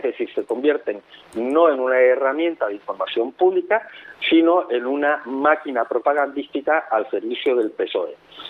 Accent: Canary Islands, Spain; Si somos canarias.

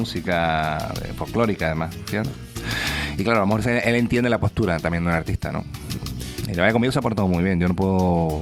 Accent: Santa Úrsula, Canary Islands, Spain; en mi pueblo, por lo menos, lo que es el ayuntamiento

